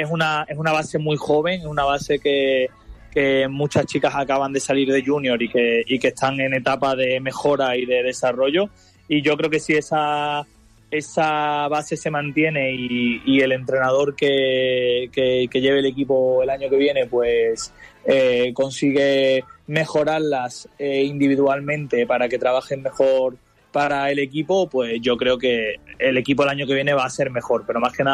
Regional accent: Andalusia, Spain; now in Valencian Community, Spain; yo que vengo de Andalucía, aquí en la Comunidad Valenciana

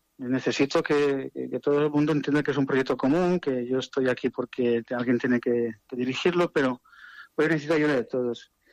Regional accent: Benigànim, Valencian Community, Spain; Es que soy de pueblo, soy de Benigani y de la provincia de Valencia.

